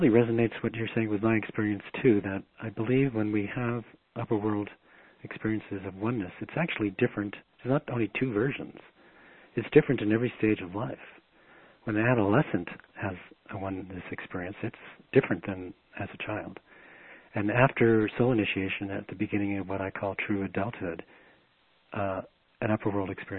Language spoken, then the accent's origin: English; Boston, Massachusetts, United States; I grew up in Boston. There was a lot of rainy days